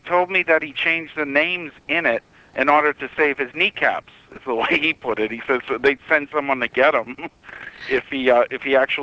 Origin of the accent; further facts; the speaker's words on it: Massachusetts, United States; I'm from Massachusetts myself